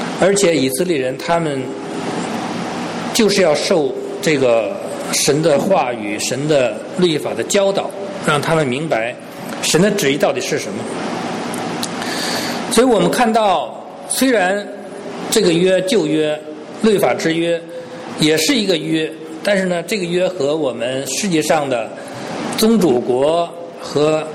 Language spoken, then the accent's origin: Chinese; China; 尤其我们中国人，我们在这方面呢，其实我们是欠缺的，因为我们认识神比较晚， 所以呢，我们中国人在契约精神上，我们是需要更多的来学习的。